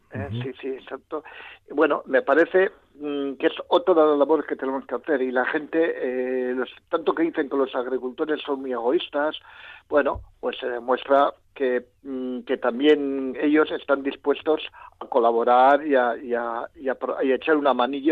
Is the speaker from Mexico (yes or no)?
no; Oyón, Basque Country, Spain; yo soy de Oyón, y entonces ya tenía mi amor a Rioja Alavesa